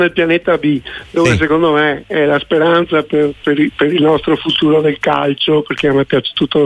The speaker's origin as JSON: {"language": "Italian", "town": "Venice", "region": "Veneto", "country": "Italy", "tie": "born or raised there", "said": "io sono di Venezia, abbia pazienza, sono nato sopra questi pali"}